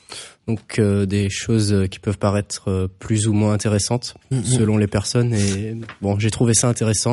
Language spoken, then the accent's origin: French; Martinique; now in France; Oui, alors moi je viens de Martinique, donc je suis ici pour mes études, c'est la première année que je fais en France.